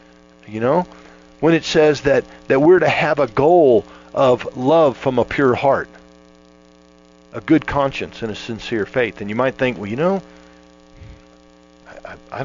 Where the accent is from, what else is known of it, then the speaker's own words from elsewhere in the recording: Florida, United States; Well, you know, growing up in Florida, the hurricanes would come.